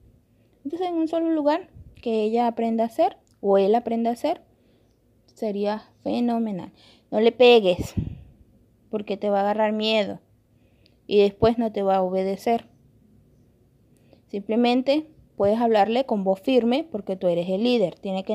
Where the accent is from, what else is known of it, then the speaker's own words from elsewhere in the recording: Venezuela; moved away as an adult; donde yo me encuentro ahorita es en el extranjero. Yo soy venezolana, estoy fuera de mi país